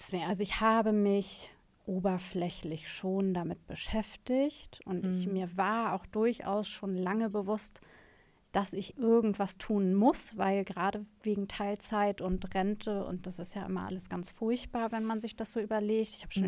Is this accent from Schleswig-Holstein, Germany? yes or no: yes; Schleswig-Holstein, Germany; Ich bin 36 Jahre alt. Ich komme aus der Flensburger Ecke, bin alleinerziehende Mama